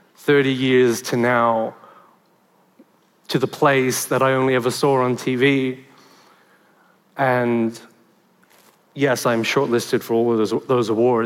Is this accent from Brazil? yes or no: no; Liverpool, New South Wales, Australia; born there; My father was born in Ceyhan, in Turkey. And I was born in Liverpool in Western Sydney.